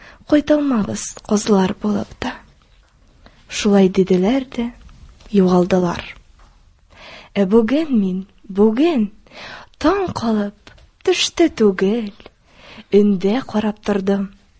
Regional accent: Bashkortostan, Russia; Мин Башкортстан Республикасыннан, Дүртөйлө районынан.

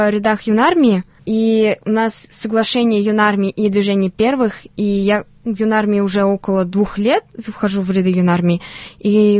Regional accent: Tatarstan, Russia; и он не знал, что мы из Татарстана

